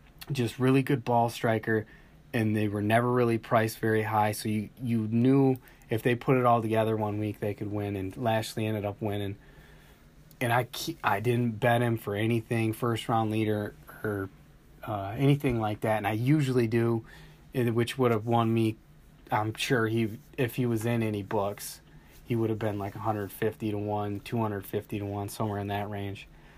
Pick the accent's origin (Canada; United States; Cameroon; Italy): United States; Michigan; because I'm from Michigan, so to have the event in Detroit